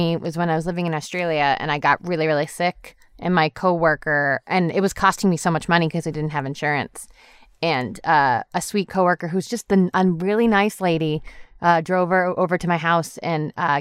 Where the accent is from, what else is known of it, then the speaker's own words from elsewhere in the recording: Boston, Massachusetts, United States; I'm from Boston. I don't get road rage in Boston.